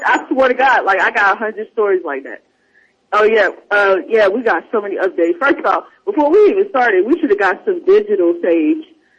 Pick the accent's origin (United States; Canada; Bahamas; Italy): United States; Arbor, Oklahoma; that's the crazy thing about my hometown where I'm from Arbor, Oklahoma.